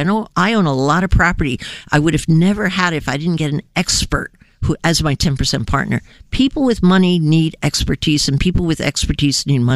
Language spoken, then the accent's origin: English; New Jersey, United States; My hometown.